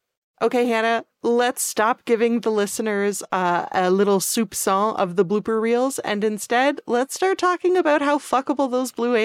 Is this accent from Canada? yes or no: yes; Canada; we're both Canadian.